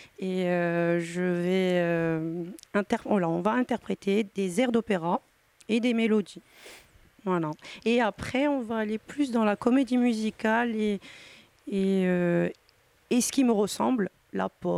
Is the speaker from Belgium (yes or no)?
no; Corsica, France; parce que je suis corse.